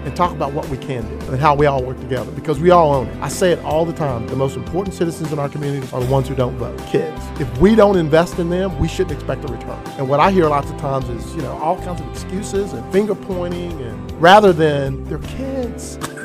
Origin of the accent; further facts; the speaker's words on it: Roanoke, Virginia, United States; I grew up in a community very similar to Danville. I'm originally from Roanoke, Virginia. So I grew up in this part of the state.